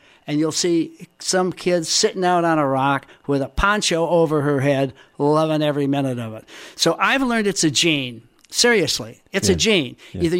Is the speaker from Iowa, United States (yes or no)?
no; Chicago, Illinois, United States; I think I became a passionate outdoors person because I grew up in Chicago and I couldn't stand it.